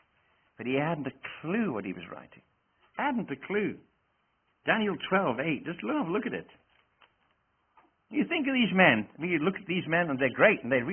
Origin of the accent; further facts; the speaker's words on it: Wales, United Kingdom; also born or lived in Scotland / England / Rhodesia / South Africa; I was born in Scotland, reared in Wales, reared up then in England, then went down to Rhodesia, went to South Africa, came back here, went back to South Africa, came back here, kind of mixed up.